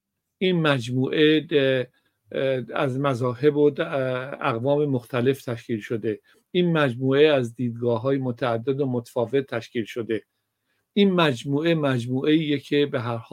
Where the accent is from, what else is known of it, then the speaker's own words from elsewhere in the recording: Iran; مرحله اول من یک ایرانی هستم